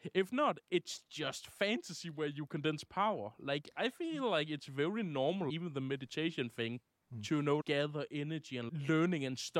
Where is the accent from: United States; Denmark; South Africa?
Denmark; this is the thing, I'm from Denmark, right?